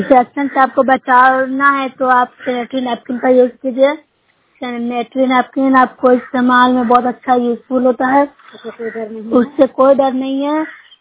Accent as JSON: {"language": "Hindi", "region": "Bihar", "country": "India", "said": "मैं नौसरा ब्लॉक से हूँ, जिला नालंदा की निवासी।"}